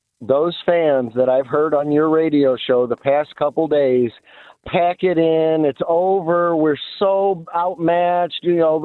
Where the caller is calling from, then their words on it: Ohio, United States; I'm actually calling you from Ohio. I'm 2 minutes from the Michigan line.